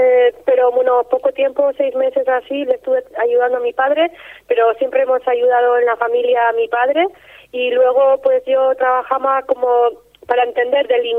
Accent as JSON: {"language": "Spanish", "town": "Getaria", "region": "Basque Country", "country": "Spain", "said": "yo soy de Getaria, de un pueblo pequeño, y bueno, es un pueblo pequeño que la verdad está bien"}